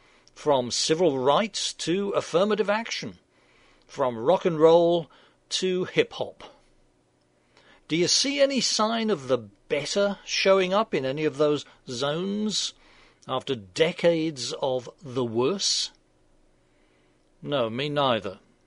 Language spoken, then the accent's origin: English; United Kingdom; For one thing, I'm British, and we have a genetic predisposition to females in power.